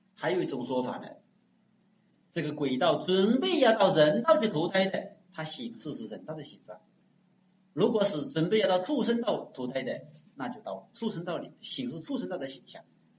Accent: Wenzhou, Zhejiang, China; 我们温州人并不是很喜欢吃辣的

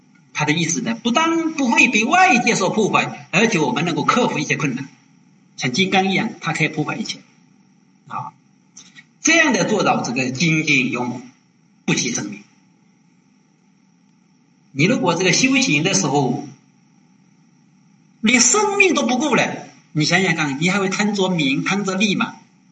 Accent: Wenzhou, Zhejiang, China; accent: Wenzhou; 我们温州话所讲的是崩了亭啊。

